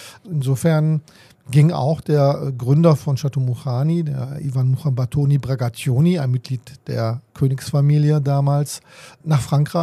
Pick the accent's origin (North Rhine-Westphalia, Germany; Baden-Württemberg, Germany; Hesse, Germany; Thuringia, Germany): North Rhine-Westphalia, Germany; Bad Honnef; moved away as an adult; now in Georgia; Also ich komme nicht gebürtig aus Georgien, aber lebe schon 11 Jahre dort.